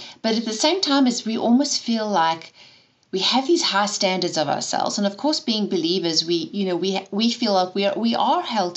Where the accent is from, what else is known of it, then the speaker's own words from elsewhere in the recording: South Africa; I was born and raised in South Africa, hence the funny accent.